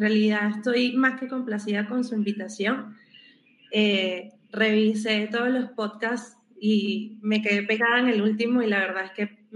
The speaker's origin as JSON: {"language": "Spanish", "town": "Caracas", "region": "Capital District", "country": "Venezuela", "said": "Yo soy de Caracas, Venezuela. Comencé en el área a los 16 años porque yo estudié en un colegio que tenía mención técnica."}